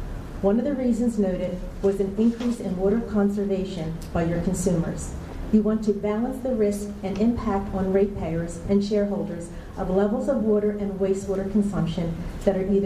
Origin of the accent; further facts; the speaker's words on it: Pennsylvania, United States; I came from Pennsylvania, so I knew nothing about the area.